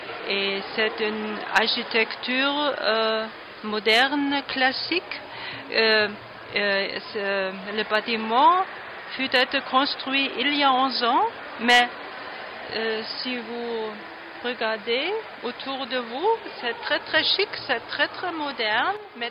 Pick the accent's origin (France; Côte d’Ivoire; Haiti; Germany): Germany; Saxony; born there; French is a second language; now in Berlin, Germany; je viens de Bala. Mais je ne suis pas née à Bala. Je suis née au sud du pays, près de Dresden.